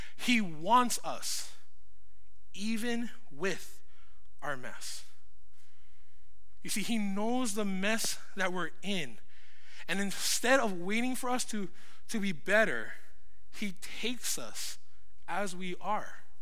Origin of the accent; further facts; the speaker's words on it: Hawaii, United States; growing up in Hawaii, we all have an idea of what leprosy is because of Molokai and Father Damien.